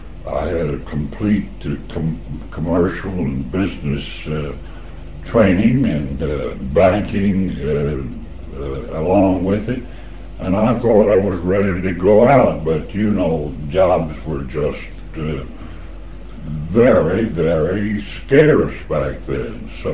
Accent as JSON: {"language": "English", "region": "Virginia", "country": "United States", "tie": "born or raised there", "also_born_or_lived": "Mars Hill", "said": "I was born in North Carolina, just outside of Asheville, North Carolina, and a place at that time was called English, but it's been changed to Mars Hill, North Carolina. My parents, we didn't live there too long because we moved to Virginia."}